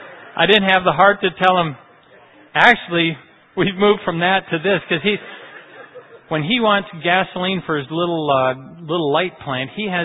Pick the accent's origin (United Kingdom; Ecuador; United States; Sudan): Ecuador; Now, I grew up in Ecuador, so I don't know some of my family.